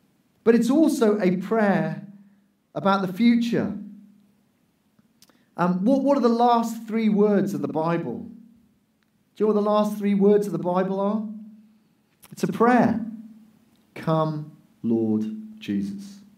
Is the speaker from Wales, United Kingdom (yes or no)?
yes; Wales, United Kingdom; As a Welshman, I know a lot about